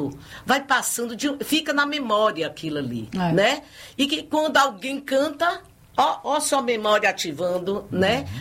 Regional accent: Bahia, Brazil; Não, eu não sou maranhense, eu sou baiana.

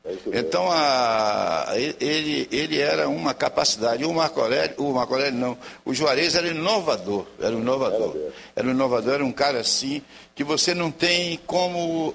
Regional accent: Vitória da Conquista, Bahia, Brazil; Porque eu sou de Vitória da Conquista

